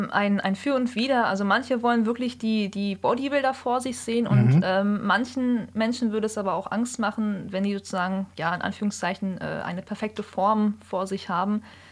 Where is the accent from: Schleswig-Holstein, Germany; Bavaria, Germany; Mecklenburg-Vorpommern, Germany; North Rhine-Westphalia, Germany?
Schleswig-Holstein, Germany; Norderstedt; Ich komme aus Norderstedt.